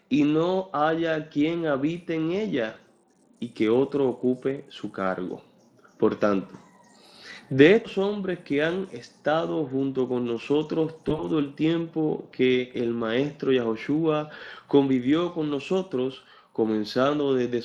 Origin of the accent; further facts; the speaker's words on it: Arecibo, Puerto Rico; de Arecibo, Puerto Rico.